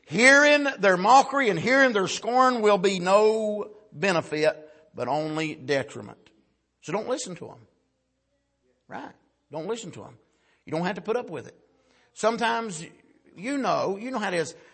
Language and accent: English; Wilkes County, United States; When I was a boy growing up in Wilkes County, you couldn't hardly understand the difference in agreement or argument.